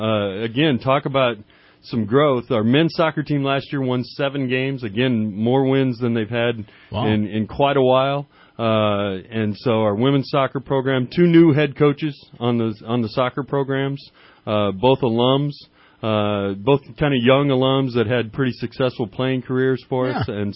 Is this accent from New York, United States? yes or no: no; Iowa, United States; Well, I grew up in Iowa, so love wrestling.